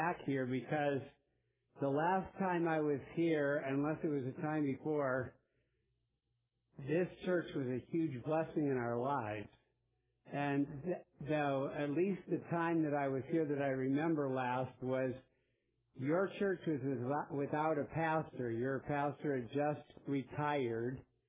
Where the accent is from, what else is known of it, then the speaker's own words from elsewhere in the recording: Boulder, Colorado, United States; but I'm from Boulder, right? So you expect me to be kind of unique.